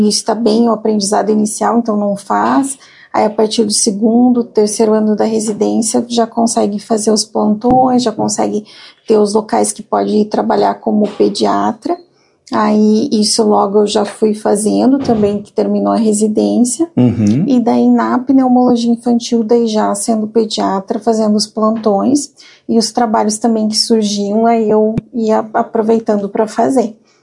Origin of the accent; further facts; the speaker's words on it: Lagoa Vermelha, Rio Grande do Sul, Brazil; Eu sou daqui de Lagoa Vermelha, então eu sou natural daqui. Meus pais moram aqui na cidade, o Genésio e a Hélia.